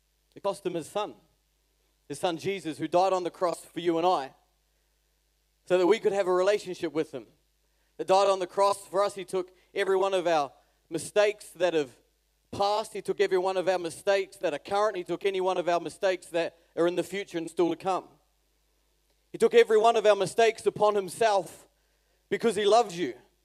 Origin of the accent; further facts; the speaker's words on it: New Zealand; I think maybe it's because I'm a New Zealander.